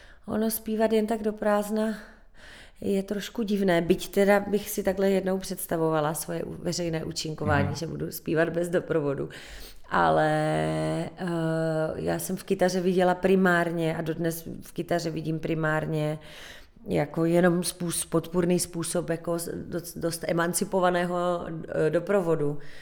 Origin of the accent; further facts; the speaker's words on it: Krnov, Moravian-Silesian Region, Czechia; born there; já jsem se narodila v Krnově a naši teda jsou ze severní Moravy.